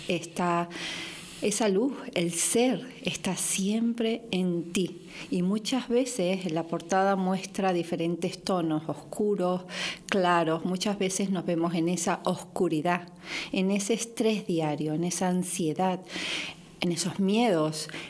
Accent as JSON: {"language": "Spanish", "town": "Miami", "region": "Florida", "country": "United States", "accent": "Miami", "said": "tengo un acento mayamense."}